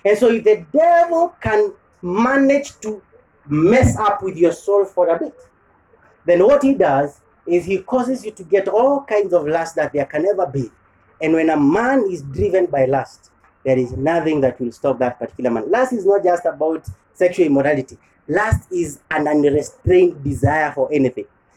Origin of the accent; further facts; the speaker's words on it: Kikuyu, Kiambu County, Kenya; born there; I said, well, I was born in Kikuyu, but I'm not a Kikuyu. I don't subscribe to what they believe in.